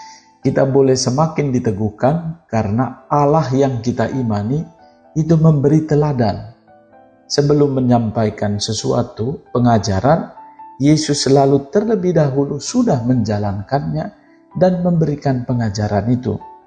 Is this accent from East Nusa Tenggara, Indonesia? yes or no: yes; East Nusa Tenggara, Indonesia; Dari tempat di mana saya sedang berlibur di Pulau Lembata, dari tempat asal saya mengucapkan selamat menikmati liburan